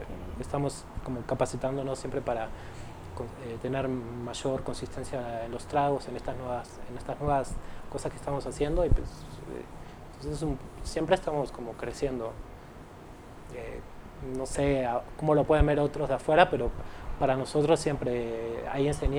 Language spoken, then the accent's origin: Spanish; Argentina; moved away as an adult; Pero pues yo soy de Argentina, ¿no? Llegué a los 31 acá